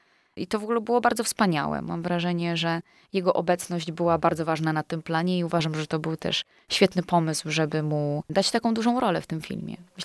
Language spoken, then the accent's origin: Polish; Zabrze, Silesian Voivodeship, Poland; now in Kalisz, Poland; Ja jestem ze Śląska, z Zabrza, więc byłam przyzwyczajona do trochę innych widoków